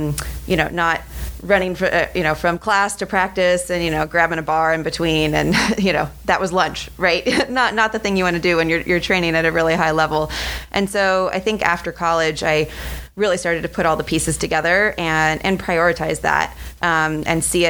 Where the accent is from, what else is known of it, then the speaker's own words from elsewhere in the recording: Davis, California, United States; moved away as an adult; also born or lived in East Coast; now in Seattle, United States; I grew up in Davis, California. Went to college at UC Davis and then finally left after many, many years. Spent the past 7 years or so on the East Coast, and now I live and train in Seattle.